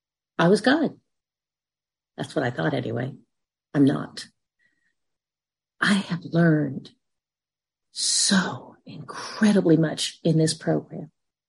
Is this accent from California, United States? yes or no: yes; California, United States; moved away; I'm originally from California and we moved to Kentucky 28 years ago.